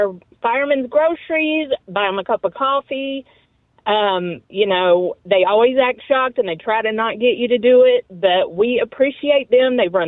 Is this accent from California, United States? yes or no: no; North Carolina, United States; One time Dana said that her favorite Southern accent was from the state I'm from.